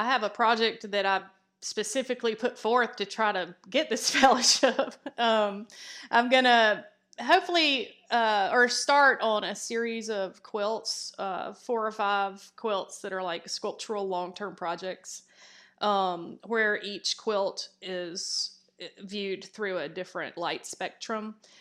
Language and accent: English; Columbus, Georgia, United States; I grew up in Columbus, Georgia, which is Fort Benning.